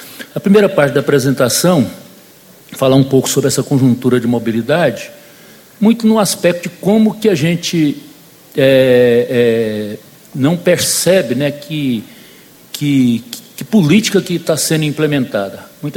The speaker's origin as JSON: {"language": "Portuguese", "town": "Goiânia", "region": "Goiás", "country": "Brazil", "said": "Eu trouxe aí 3 fotos lá da minha cidade, de Goiânia."}